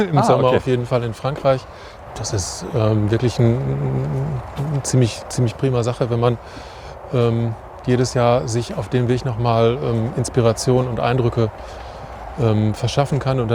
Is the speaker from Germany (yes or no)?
yes; Herford, North Rhine-Westphalia, Germany; Genau, ich komme aus Herford.